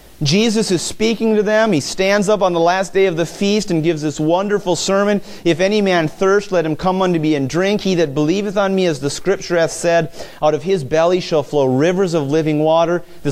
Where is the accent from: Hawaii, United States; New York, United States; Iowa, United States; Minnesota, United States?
Minnesota, United States; Mahtomedi; for me growing up in Matamidi, the town next door was White Bear Lake. We'd play White Bear Lake in tennis.